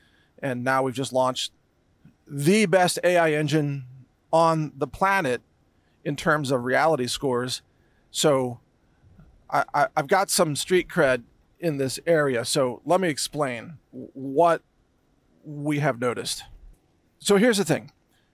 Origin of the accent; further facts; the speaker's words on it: Texas, United States; I'm a Texan, I'm an American, I am, of course, pro-America